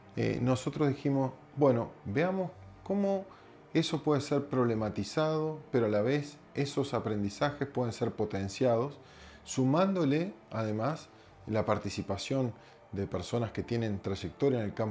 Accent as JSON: {"language": "Spanish", "country": "Uruguay", "moved": "yes", "lives_now": "Chile", "said": "yo soy médico uruguayo, adoptado por Chile hace más de una década."}